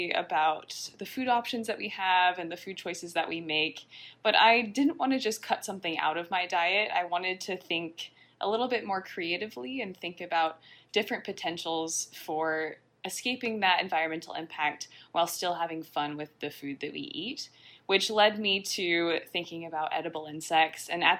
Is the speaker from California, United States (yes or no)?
yes; California, United States; I'm originally from California, but I ended up in Kansas State, which is a really big ag school.